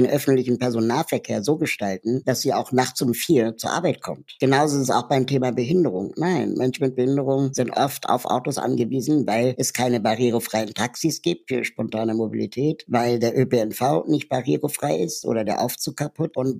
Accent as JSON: {"language": "German", "region": "Berlin", "country": "Germany", "tie": "born or raised there", "said": "ich bin in Berlin aufgewachsen. Das heißt, ich kenne die Option Land gar nicht."}